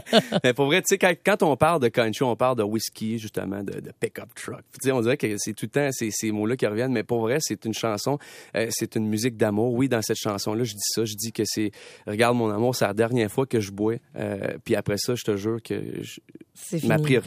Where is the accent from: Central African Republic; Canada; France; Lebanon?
Canada; Maniwaki, Quebec; En fait, je suis originaire de Maniwaki, dans le nord du Québec.